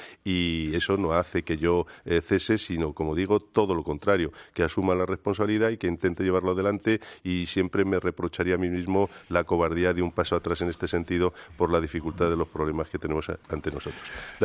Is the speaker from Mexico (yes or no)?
no; Spain; quizás soy un poco testarudo o como buen español, pues me encorajino cuando las dificultades van creciendo